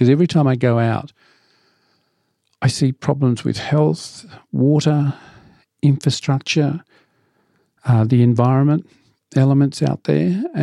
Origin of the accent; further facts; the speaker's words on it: Western Australia, Australia; the Western Australia, who was my home state and is conservative